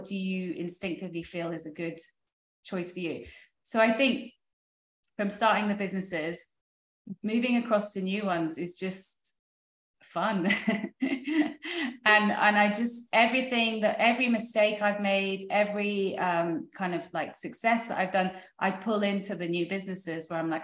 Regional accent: United Kingdom; now in United States; because coming from Europe, like I'm British, my husband's French, starting a business in France is so difficult.

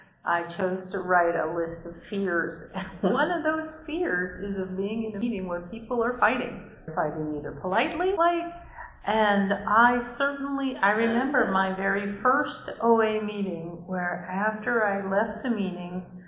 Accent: Rhode Island, United States; I'm here from Rhode Island.

